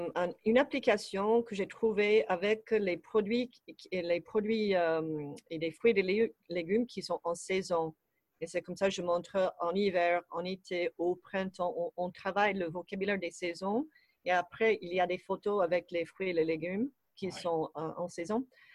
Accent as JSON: {"language": "French", "region": "Midwest", "country": "United States", "second_language": "French", "lives_now": "France", "said": "Parce que je venais du Midwest où là, on mange très simplement."}